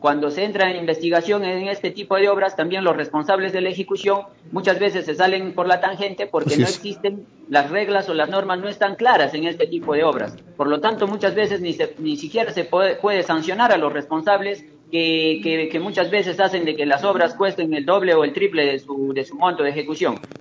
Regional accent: Peru; Como joven y como todo peruano indignado del acontecer nacional, he decidido postular en este Congreso

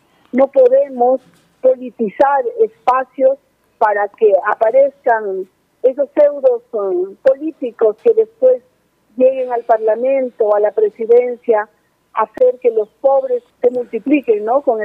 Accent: Cajamarca, Peru; espero con mucha responsabilidad y dignidad poder representar a mi pueblo cajamarquino. Como cajamarquina neta

